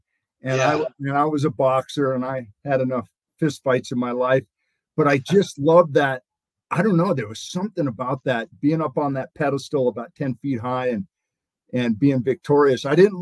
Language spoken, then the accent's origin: English; Montana, United States; I grew up in Montana. I was a hunter and still am outdoor.